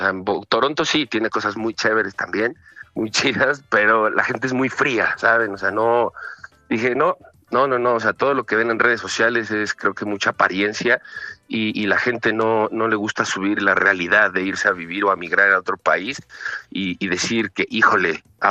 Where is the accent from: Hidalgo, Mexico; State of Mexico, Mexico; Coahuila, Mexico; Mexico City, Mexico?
Hidalgo, Mexico; Tulancingo de Bravo; yo no soy de Ciudad de México, yo soy de una ciudad pequeñita que se llama Tulancingo de Bravo Hidalgo. Entonces, es muy cerca a la Ciudad de México, estamos a una hora y media, dos máximo en carro, es muy, muy, muy cercano